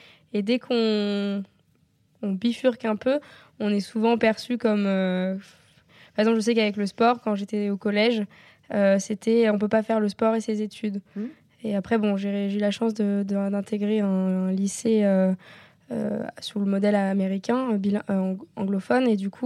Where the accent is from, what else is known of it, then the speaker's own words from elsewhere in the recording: Normandy, France; J'ai grandi en Normandie, près de la mer.